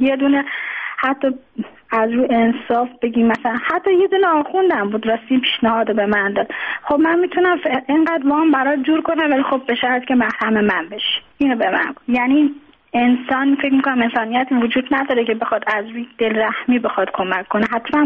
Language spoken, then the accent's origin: Persian; Tehran, Tehran Province, Iran; born there; now in Mashhad, Iran; من خودم متولد تهرانم، اینجا به دلایل ازدواج کردم اومدم اینجا، حالا موندگار شدم دیگه، توان بازگشت نداشتم